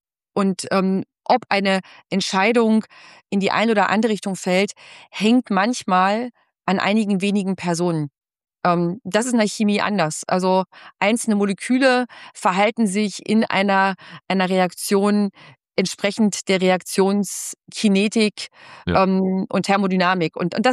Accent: Schwarzheide, Brandenburg, Germany; ich bin zwar in Schwarzheide zur Schule gegangen, aber emotional bin ich an der Ostsee groß geworden.

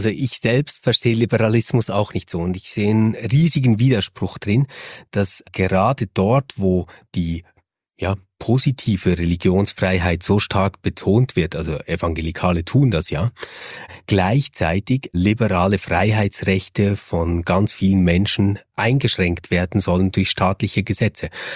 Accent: Switzerland; mir als Schweizer

